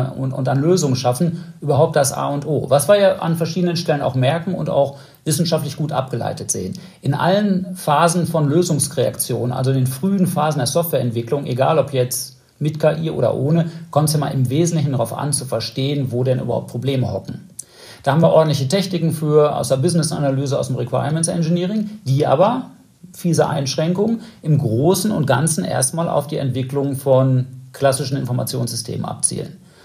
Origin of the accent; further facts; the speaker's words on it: North Rhine-Westphalia, Germany; für mich als Westfale